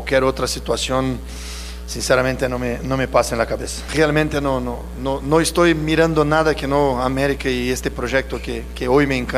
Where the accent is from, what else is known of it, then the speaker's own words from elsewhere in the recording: Brazil; Spanish is a second language; now in San Luis, Mexico; Soy de Brasil.